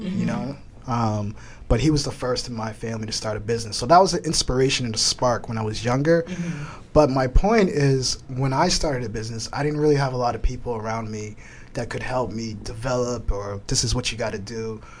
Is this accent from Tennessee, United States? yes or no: yes; Tennessee, United States; But hey, I'm also from Tennessee, so I do a little country, you know.